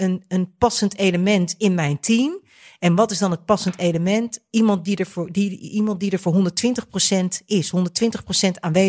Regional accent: Delft, South Holland, Netherlands; born there; Ik ben geboren in Delft.

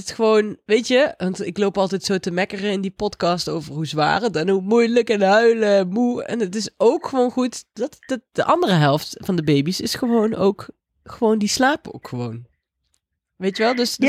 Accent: Limburg, Netherlands; zoals we in Limburg zeggen, een goeie roets.

